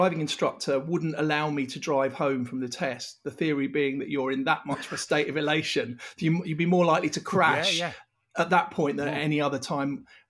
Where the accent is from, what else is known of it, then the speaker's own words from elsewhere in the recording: London, United Kingdom; I mean, I'm from London